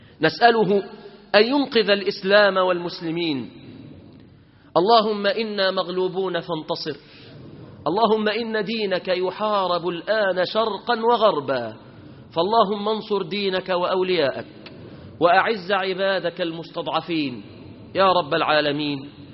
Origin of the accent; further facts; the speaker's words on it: Egypt; اللهم احفظ بلادنا مصر، اللهم احفظها من كل فتنة وسوء